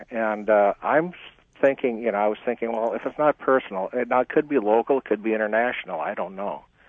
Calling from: Phoenix, Arizona, United States; I'm calling from Phoenix.

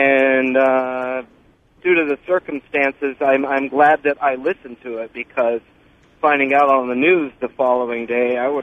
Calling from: Temecula, California, United States; Hi, Temecula, California.

